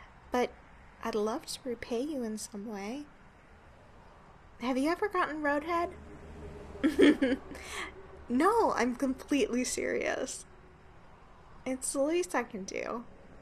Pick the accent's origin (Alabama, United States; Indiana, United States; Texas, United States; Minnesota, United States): Alabama, United States; now in Nashville, United States; I'm from Alabama originally. I've been in Nashville for 2 years, trying to do the whole music thing.